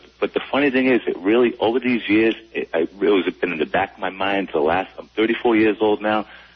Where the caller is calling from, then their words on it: East Boston, Massachusetts, United States; Hi, this is … I'm calling from East Boston, Massachusetts.